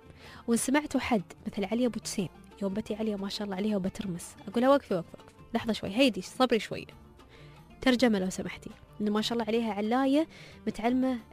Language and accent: Arabic; United Arab Emirates; accent: Emirati; نحن الشباب لابد أن نحافظ على لهجتنا الإماراتية بأصولها ونتعلمها.